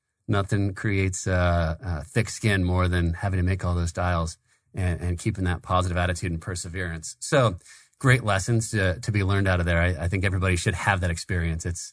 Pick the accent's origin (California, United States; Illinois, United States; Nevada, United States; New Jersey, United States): California, United States; Vacaville; So I grew up in Vacaville, California.